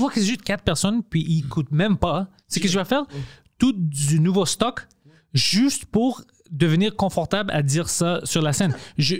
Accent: Montreal, Quebec, Canada; à cause que je viens du Parkex, j'étais plus agressif.

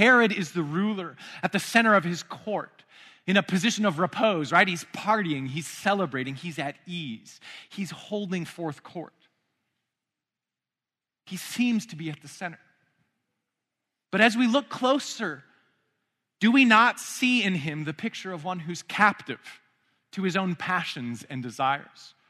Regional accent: Pacific Northwest, United States; And I'm from the Pacific Northwest, so I feel the pull of moving to the Pacific Northwest.

